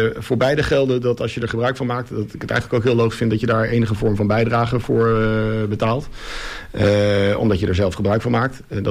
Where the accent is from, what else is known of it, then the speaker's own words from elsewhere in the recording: Almere, Flevoland, Netherlands; ik kom uit Almere, dus dan groei je toch op met Ajax om de hoek.